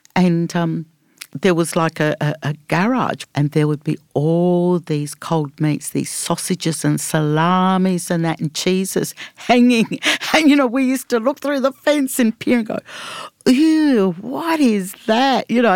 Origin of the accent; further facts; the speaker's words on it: Fremantle, Western Australia, Australia; when I was growing up in Fremantle as a kid